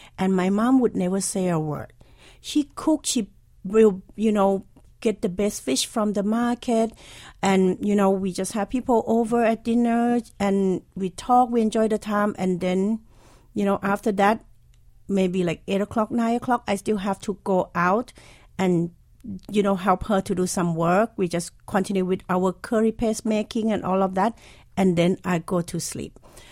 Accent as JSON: {"language": "English", "country": "Thailand", "moved": "yes", "lives_now": "Philadelphia, United States", "said": "I know that Philadelphia is a big food community. And I think because I moved from Thailand, I came here."}